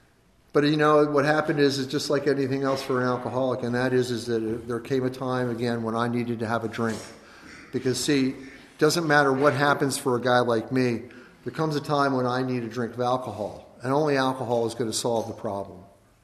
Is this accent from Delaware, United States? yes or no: yes; Delaware, United States; grew up in a small town on the East Coast in the state of Delaware. Everything's small in Delaware. My hometown was 2,500 people. And we lived right on the river.